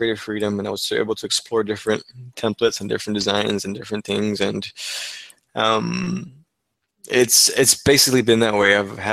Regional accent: Texas, United States; I was able to agree to work from my hometown here in Texas

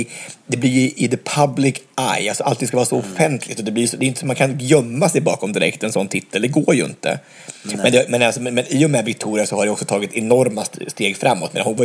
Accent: Sweden; vi såg alltså den här nya filmen igår på bio hemma i Sverige

